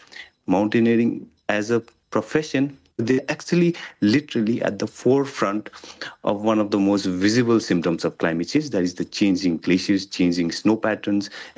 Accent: Namche Bazaar, Koshi Province, Nepal; This was in my village, in my hometown of Namche Bazaar.

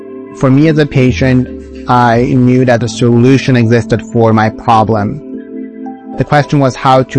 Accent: Switzerland; English is a second language; I'm 29 years old. I am from Switzerland

